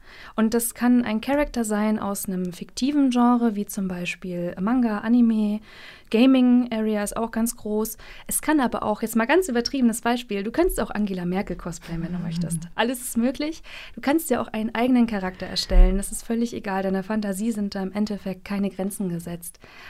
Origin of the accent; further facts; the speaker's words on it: Mecklenburg-Vorpommern, Germany; now in Jena, Germany; Also, ich komme ursprünglich aus Mecklenburg und bin vor 2,5 Jahren nach Jena gezogen.